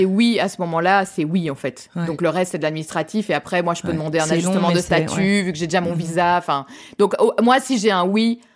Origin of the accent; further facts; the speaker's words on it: France; accent: French; j'ai quand même un accent de Frenchie